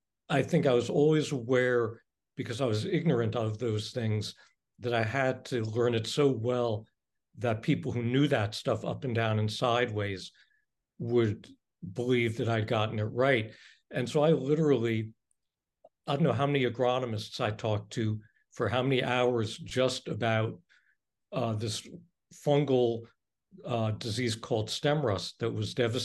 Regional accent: New Jersey, United States; because, you know, I grew up in New Jersey. I grew up, you know, with chemical plants and strip malls and sub shops and diners.

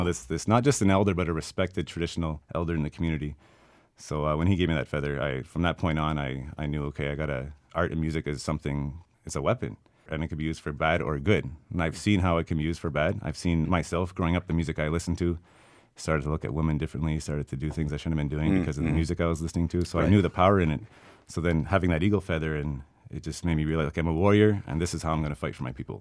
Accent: Moosonee, Ontario, Canada; Hunting was a big part of my life, and growing up in Moosonee, it was a big part of everybody's lives when I was growing up.

